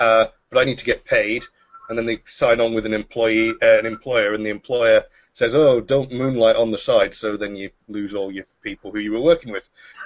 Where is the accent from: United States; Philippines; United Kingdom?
United Kingdom; Glasgow, Scotland; I moved over to Strathclyde, which is close to my hometown. It's back in Glasgow.